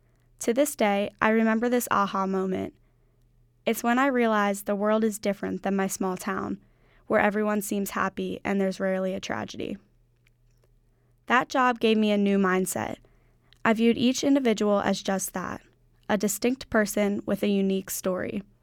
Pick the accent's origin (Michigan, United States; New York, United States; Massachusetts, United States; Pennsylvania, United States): Pennsylvania, United States; I was hired as a patient safety companion at a hospital in Hershey about 45 minutes from my hometown.